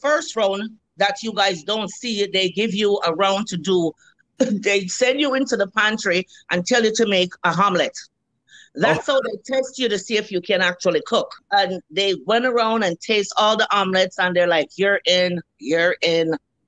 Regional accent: Jamaica; And you open it, and I'm Jamaican.

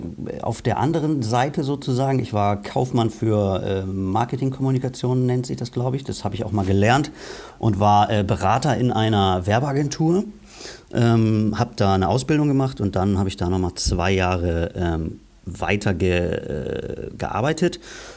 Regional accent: Bremen, Germany; Also ich komme aus einer Nachbarstadt hier. Ich bin aufgewachsen.

